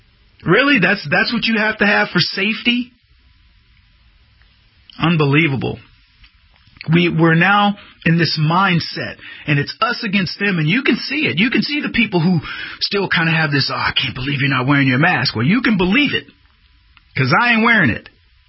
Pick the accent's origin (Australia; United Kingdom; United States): United States; Texas; And certainly in the Republic of Texas, I'm from Texas, we are a proud people, more than you would even know.